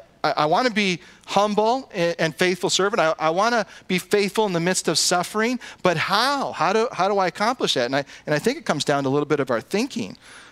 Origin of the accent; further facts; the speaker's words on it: United States; And here's the problem, is that I'm American.